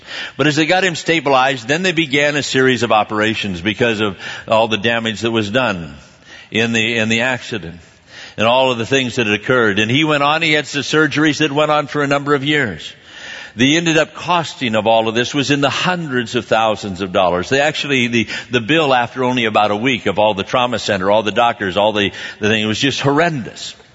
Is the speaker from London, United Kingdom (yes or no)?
no; Scotland, United Kingdom; Well, I'm Scottish, you know